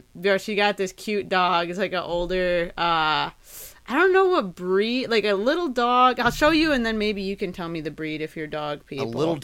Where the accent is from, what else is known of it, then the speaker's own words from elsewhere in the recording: Jackson, Michigan, United States; Yeah, ours, even in my hometown, which was relatively small, cornfields and all, there was a few different branches of the public library. So we had the Jackson Public Library that was, like, downtown